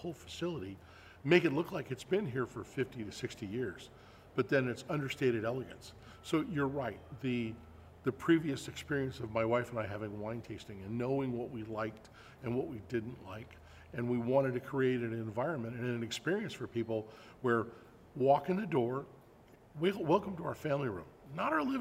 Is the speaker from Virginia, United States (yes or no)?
no; San Mateo, California, United States; The reality is I grew up in San Mateo, about two